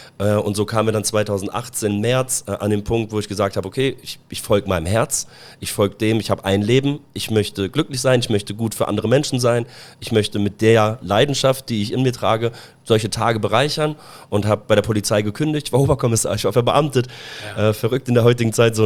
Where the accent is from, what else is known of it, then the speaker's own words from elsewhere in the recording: Germany; ich bin ja selber Deutscher.